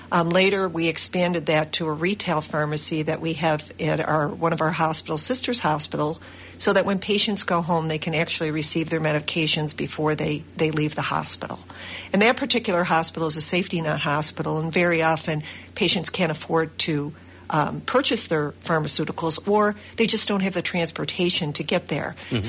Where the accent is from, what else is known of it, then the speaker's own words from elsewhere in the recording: New York, United States; I was born in Western New York and have lived here pretty much my entire life. I had a little short stint in Rochester, but then moved back to the area and have lived here my whole life.